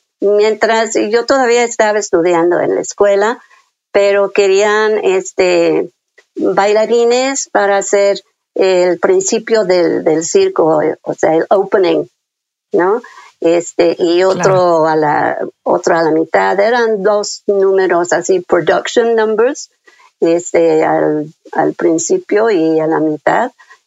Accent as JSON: {"language": "Spanish", "town": "Sheffield", "region": "Yorkshire and the Humber", "country": "United Kingdom", "tie": "born or raised there", "also_born_or_lived": "London", "second_language": "Spanish", "said": "Aunque yo nací en Londres, ahí estaban mis papás cuando empezó la guerra, ¿no? Pero después, cuando mi papá fue a la guerra, pues regresamos a Yorkshire, a Sheffield"}